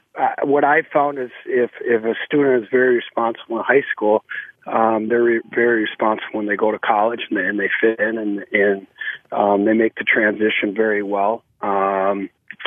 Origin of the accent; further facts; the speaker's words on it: Minnesota, United States; I'm from Minnesota, and this has been a great learning experience.